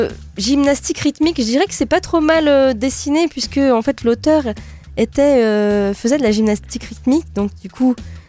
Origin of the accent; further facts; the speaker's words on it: France; particulièrement chez nous, en France